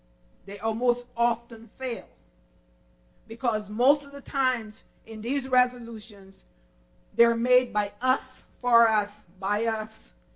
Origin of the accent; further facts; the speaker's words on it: Barbados; when I was growing up in Barbados, everybody wanted to get rid of their wooden homes